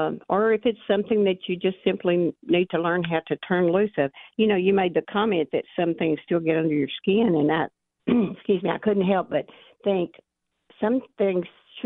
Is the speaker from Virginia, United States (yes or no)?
no; Arkansas, United States